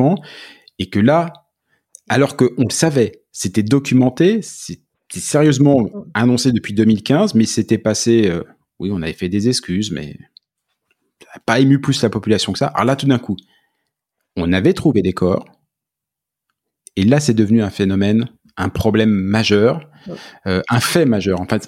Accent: Nouvelle-Aquitaine, France; moved away as an adult; now in Quebec, Canada; Je viens du centre de la France, un petit village en Charente, qui n'est pas très loin d'Oradour-sur-Glane.

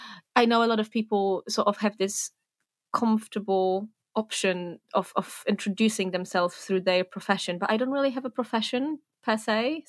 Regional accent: Warsaw, Masovian Voivodeship, Poland; English is a second language; moved away as an adult; now in Fontainebleau, France; I was born in Warsaw, Poland, where I lived until I was about 20. And then I proceeded to live in 5 different countries, and I ended up in Fontainebleau in France, where I'm at the moment. And I have been here for 5 years

